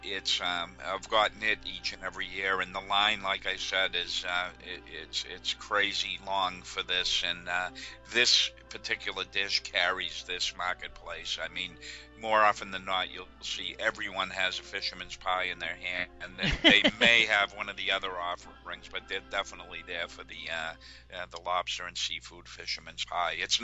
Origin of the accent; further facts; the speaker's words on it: New England, United States; And given I'm from New England, I will be very critical of this